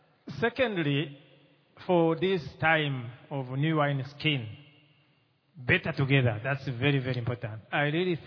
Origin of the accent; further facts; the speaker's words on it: Burundi; English is a second language; from Burundi. English is my third language, and I try to make it clear that you can hear what I say.